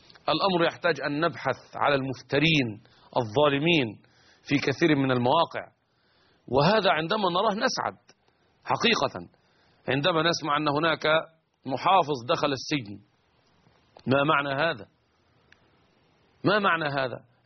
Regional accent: Egypt

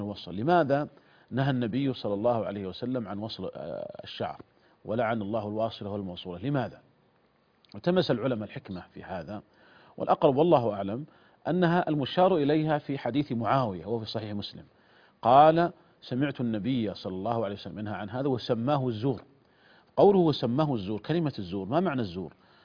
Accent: Saudi Arabia; وعندنا في المملكة العربية السعودية النظام الأساسي للحكم نص على أن التاريخ الرسمي للدولة هو التاريخ الهجري

